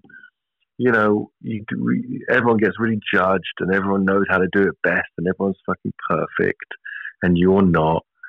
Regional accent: England, United Kingdom; Yeah, I think that we just like, you know, being English and part of our culture is

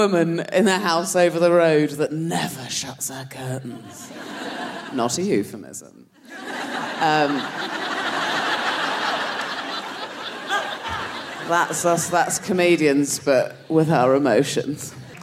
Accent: South West England, United Kingdom; I'm from Dorset, there was no such thing.

